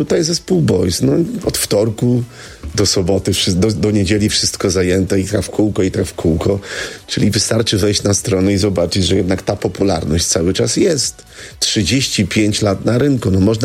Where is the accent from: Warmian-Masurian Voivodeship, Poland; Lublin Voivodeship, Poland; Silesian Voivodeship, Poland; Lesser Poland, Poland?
Warmian-Masurian Voivodeship, Poland; Prostki; born there; urodziłem się w Prostkach i tam jakby sercem jestem z Prostkami